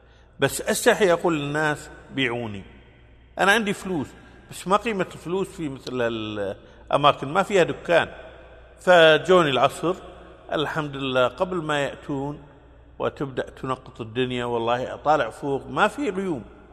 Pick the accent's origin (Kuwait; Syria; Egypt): Kuwait; أنا من أرض مكة أنا من الكويت والكويت في أرض مكة مسكوني،